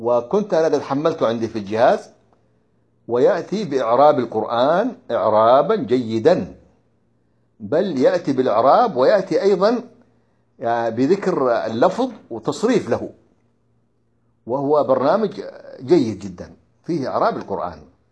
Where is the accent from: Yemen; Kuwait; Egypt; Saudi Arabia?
Yemen; Hadramaut; وكان عندنا في حضرموت يفعلونها بعد صلاة العصر أيضا